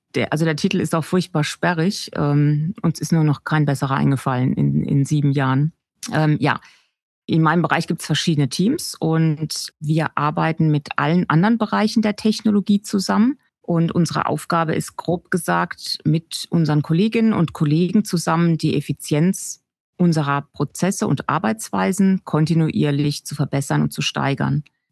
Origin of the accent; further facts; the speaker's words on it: Landau, Rhineland-Palatinate, Germany; Also im Ernst, ich komme hier aus Landau, also die Stadt, die hier in der Nachbarschaft liegt. Und ich wollte in jungen Jahren immer raus, woanders hin wie die meisten in meiner Stufe damals.